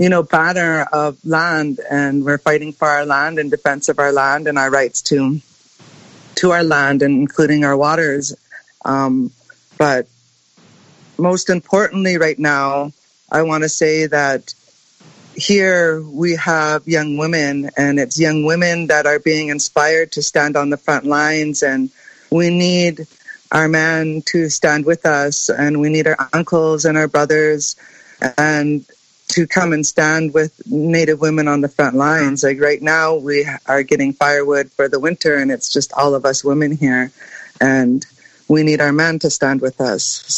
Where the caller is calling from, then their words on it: Blue River, British Columbia, Canada; Right now I'm calling from Tiny House Warriors, which is in Blue River, unceded territory here